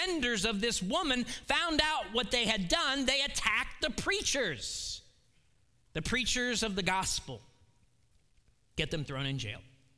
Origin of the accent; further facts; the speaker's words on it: Cleveland, Ohio, United States; So I grew up in Cleveland, Ohio. My father was a manager in General Motors for 38 years.